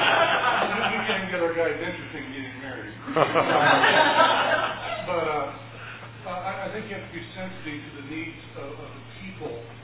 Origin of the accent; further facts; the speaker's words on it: Lawrence, Kansas, United States; I'm from Lawrence, Kansas, around the plains of nowhere, and there are a group of about 250, 300 people there